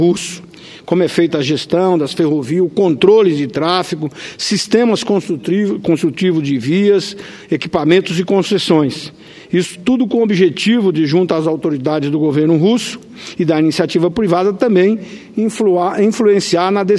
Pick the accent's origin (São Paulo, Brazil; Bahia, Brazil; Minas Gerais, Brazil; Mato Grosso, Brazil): Mato Grosso, Brazil; Rondonópolis; bem próximo da minha cidade natal, Rondonópolis